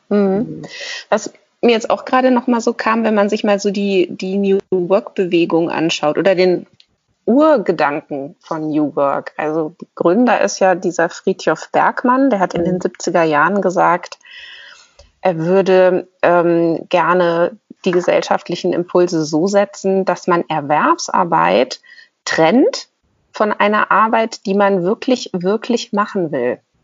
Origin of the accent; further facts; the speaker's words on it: Cologne, North Rhine-Westphalia, Germany; Ich bin ja in Köln groß geworden.